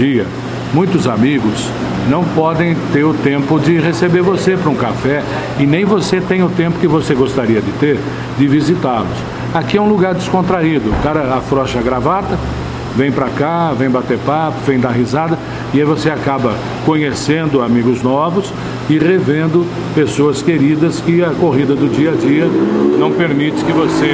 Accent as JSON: {"language": "Portuguese", "town": "Rio Claro", "region": "São Paulo", "country": "Brazil", "tie": "born there", "moved": "as an adult", "lives_now": "Piracicaba, Brazil", "said": "Eu vim de São Paulo para cá. Eu nasci em Rio Claro e quando completei 18 anos, fui para São Paulo, fui trabalhar no rádio em São Paulo e tive a minha vida praticamente toda na capital."}